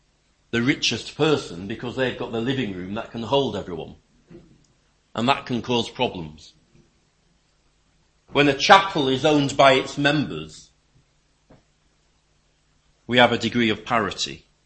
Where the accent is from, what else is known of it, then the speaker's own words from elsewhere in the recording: England, United Kingdom; I would naturally, as an Englishman, propose that a handshake is perfectly adequate for our needs here